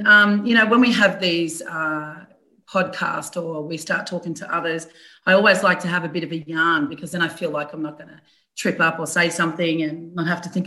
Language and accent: English; Cummeragunja, New South Wales, Australia; Yes, I am a Yorta Yorta woman. I grew up on Kamaragunja, which is an Aboriginal mission just on the New South Wales side here across from Barma. And, you know, I've been in this area my entire life.